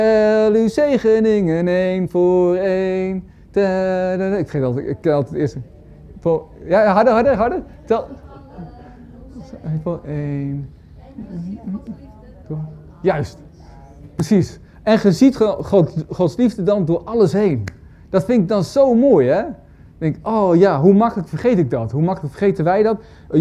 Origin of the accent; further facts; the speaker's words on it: Roosendaal, North Brabant, Netherlands; Maar en ik kom dan uit Roosendaal, West-Brabant.